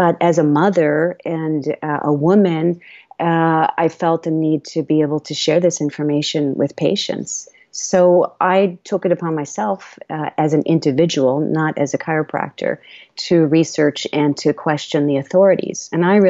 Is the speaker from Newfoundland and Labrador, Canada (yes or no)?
yes; Portugal Cove, Newfoundland and Labrador, Canada; now in Nova Scotia, Canada; I grew up in Newfoundland, in a little fishing village called Portugal Cove.